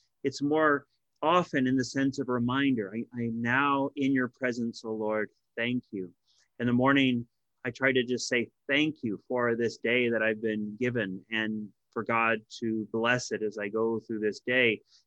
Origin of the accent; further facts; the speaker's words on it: Texas, United States; growing up in Texas, I heard it only in a negative way.